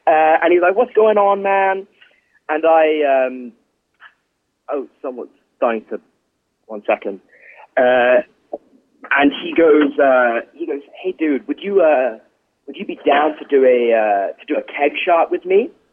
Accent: England, United Kingdom; now in Switzerland; I'm from England, but I live in Switzerland.

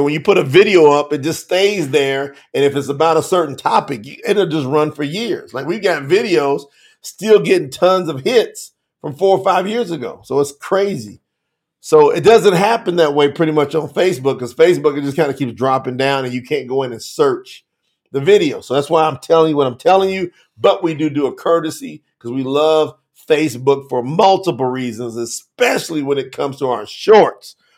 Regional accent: Winchester, Kentucky, United States; I'm from Kentucky. What's up, Diana? … That's the boy, born and raised, Clark County Hospital, Winchester, Kentucky. Represent. My dad and most of my family's there right now.

